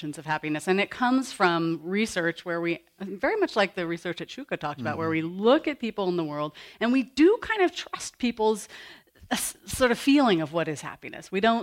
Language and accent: English; Berkeley, California, United States; So I have this poignant childhood memory. I grew up in Berkeley. I was raised by two parents who were Irish Catholic in their upbringing, who moved to Berkeley before I was born